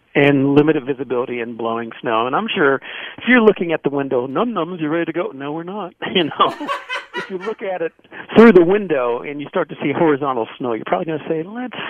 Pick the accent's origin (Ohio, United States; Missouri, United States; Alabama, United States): Ohio, United States; Cleveland; And maybe I'm jaded because I'm from Cleveland.